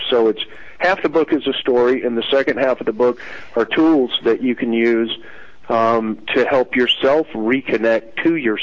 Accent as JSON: {"language": "English", "region": "Florida", "country": "United States", "tie": "born or raised there", "said": "I had a big family, big southern kind of, I don't know, cat on a hot tin roof kind of family. I grew up in Northeast Florida."}